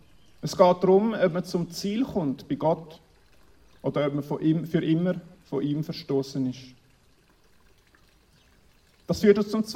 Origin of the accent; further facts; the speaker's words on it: Peru; In Peru, wo ich aufgewachsen bin, wird heutzutage nach wie vor an vielen Orten mit Joch und zwei Tieren gepflügt